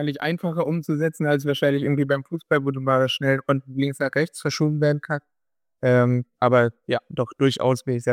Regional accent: Hannover, Lower Saxony, Germany; Ich komme ja auch aus Hannover, habe da mein Leben lang verbracht

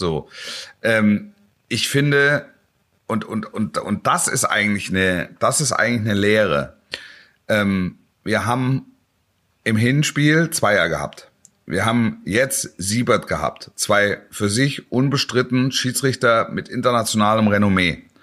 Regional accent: Dortmund, North Rhine-Westphalia, Germany; ich als Dortmunder würde auch die Pusteln kriegen

